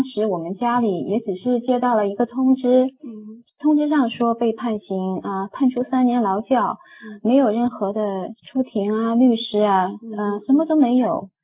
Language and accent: Chinese; Jinan, Shandong, China; 我们家乡是山东济南